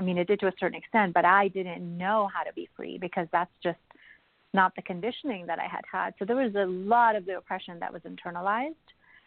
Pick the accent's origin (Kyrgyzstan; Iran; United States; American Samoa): Iran; So obviously I had a challenging time growing up in Iran. There's really no freedoms for women.